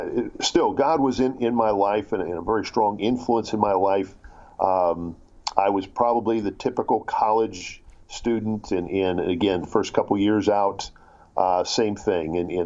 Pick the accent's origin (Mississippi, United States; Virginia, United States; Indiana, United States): Indiana, United States; Plainfield; born there; I was born in Plainfield, Indiana. There were 8 kids in my family growing up within the span of just over 10 years.